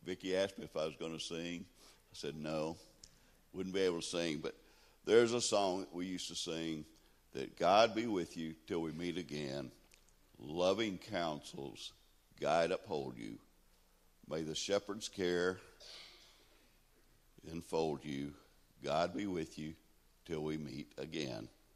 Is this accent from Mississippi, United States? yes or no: yes; Mississippi, United States; The church I grew up in Mississippi was attended by very many, many military people.